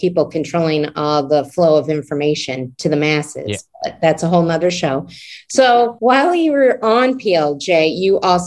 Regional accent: Ohio, United States; I mean, I grew up in Ohio and we listened to Toledo radio stations and, you know, it wasn't in my hometown, but we got very localized news.

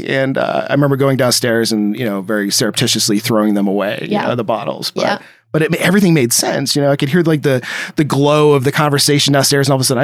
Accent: Ohio, United States; So I'm from Ohio, and my parents owned the company that made Crash Test Dummies.

